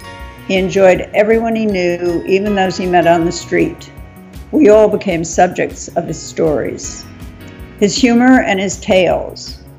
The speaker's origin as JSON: {"language": "English", "region": "New York", "country": "United States", "said": "I am a WASP from Westchester County."}